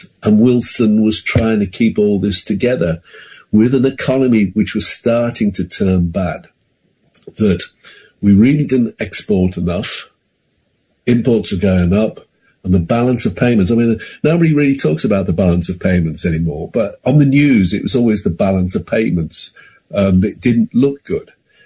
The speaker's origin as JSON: {"language": "English", "town": "Kidderminster", "region": "West Midlands", "country": "United Kingdom", "said": "I mean, I came from Kidderminster, which was a carpet town."}